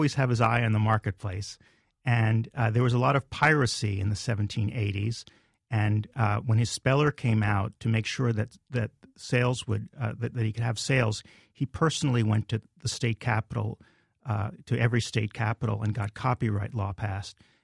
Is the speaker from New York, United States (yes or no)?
no; Boston, Massachusetts, United States; I mean, I come from Boston, and in Boston, many people think Daniel Webster wrote the dictionary.